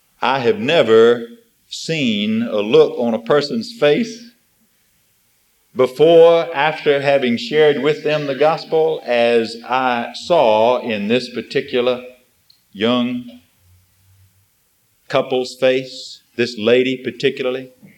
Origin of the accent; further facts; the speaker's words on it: Montgomery, Alabama, United States; I'm from Montgomery. If you're raised in the cradle of the Confederacy, you read Robert E. Lee and a lot of other things besides.